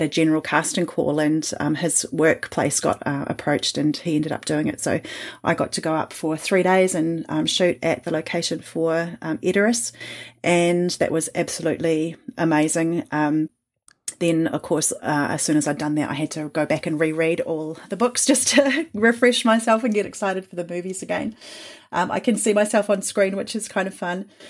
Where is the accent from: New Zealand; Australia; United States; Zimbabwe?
New Zealand; accent: Kiwi; So if anyone hadn't noticed, I'm a New Zealander from my Kiwi accent.